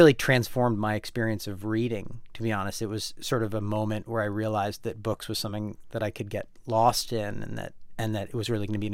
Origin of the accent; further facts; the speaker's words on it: Virginia, United States; for a kid growing up in Northern Virginia, obsessed with sports and running around the neighborhood